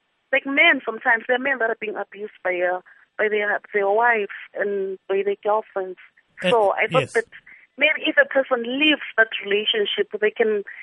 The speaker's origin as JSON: {"language": "English", "country": "Zimbabwe", "second_language": "English", "moved": "yes", "lives_now": "South Africa", "said": "I'm based in South Africa. I relocated from Zimbabwe in 2000."}